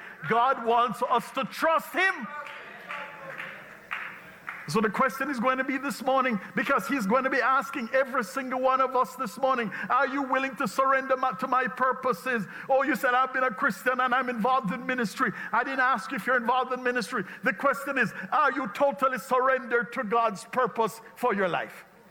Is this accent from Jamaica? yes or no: yes; Jamaica; moved away as an adult; now in United States; At that time, the Jamaican economy was blowing up. It was doing so great. We were one of the fastest growing countries in the developing world.